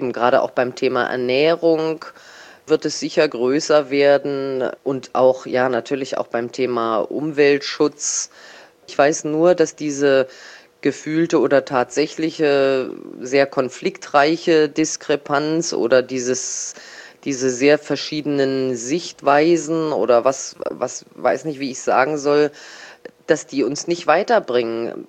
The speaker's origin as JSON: {"language": "German", "region": "Berlin", "country": "Germany", "tie": "born or raised there", "said": "hätte ich mich als Jugendliche in Neuwestend in die U-Bahn setzen können"}